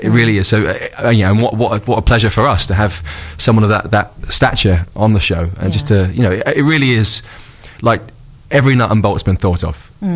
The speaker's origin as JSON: {"language": "English", "region": "East of England", "country": "United Kingdom", "said": "I'm from Essex. So is my father. He was born in Romford."}